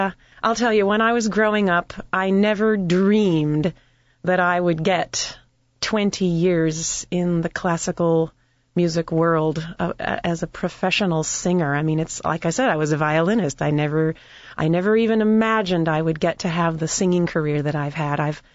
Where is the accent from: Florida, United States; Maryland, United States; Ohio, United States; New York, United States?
Ohio, United States; My dream when I was growing up in Ohio was to join the Cleveland Orchestra